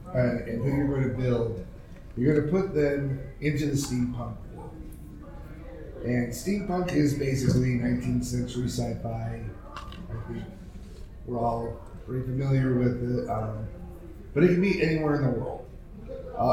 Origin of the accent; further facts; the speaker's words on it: Utah, United States; I'm from Utah, so I don't like to do the full drive. I'm half hour north of Salt Lake